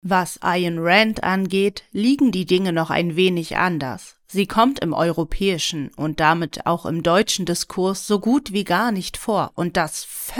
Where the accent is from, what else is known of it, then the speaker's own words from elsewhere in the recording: Austria; Es gibt ja wenig, worauf man als Österreicher so stolz sein kann